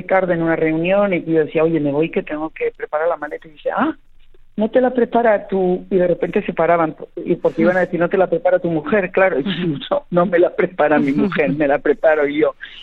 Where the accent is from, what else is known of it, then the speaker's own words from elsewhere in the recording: Asturias, Spain; Es verdad que soy muy asturiana